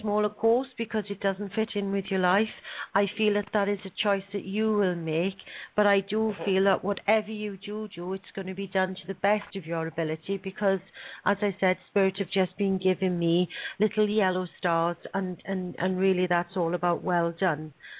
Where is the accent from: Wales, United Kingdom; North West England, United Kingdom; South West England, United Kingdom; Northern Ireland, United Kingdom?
Wales, United Kingdom; The roadshow is starting in South Wales, which is going to be very important to myself and Mike, as we are both Welsh, and we can't wait to take the roadshow to our homeland, if you like, of South Wales.